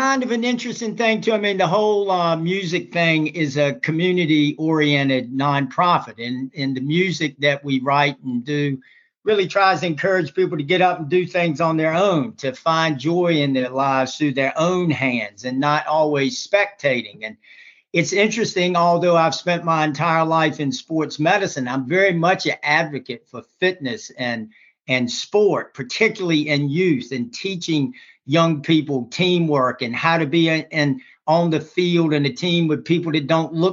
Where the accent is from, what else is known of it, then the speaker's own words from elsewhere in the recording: Gatesville, North Carolina, United States; It was the biggest town in my whole county, Gatesville, North Carolina. And I was lucky growing up in North Carolina